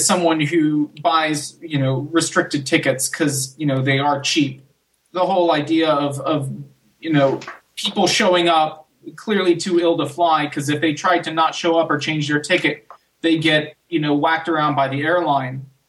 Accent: San Diego, California, United States; one of my favorite flights that I did quite a bit growing up in San Diego was San Diego, L.A.

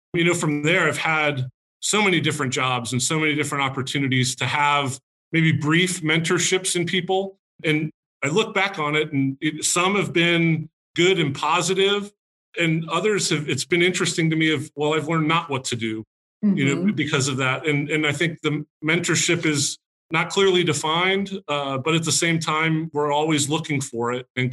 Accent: California, United States; You know, so I grew up in California. So, and by the first college team that I always rooted for is Cal. And that's just being a Bay Area kid.

